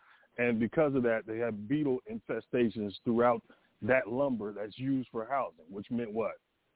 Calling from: Atlanta, Georgia, United States; Oh, I'm in Atlanta.

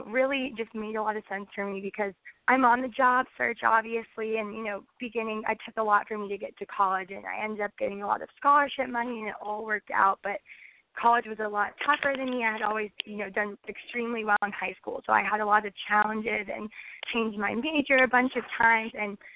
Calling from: North Carolina, United States; Hi, Alejandra and Saba. … from North Carolina.

